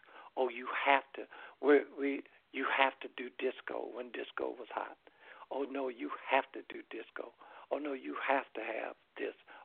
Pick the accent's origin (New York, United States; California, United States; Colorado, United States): California, United States; Los Angeles; I grew up in Los Angeles, and when I moved back to Los Angeles, I was in Compton and Watts.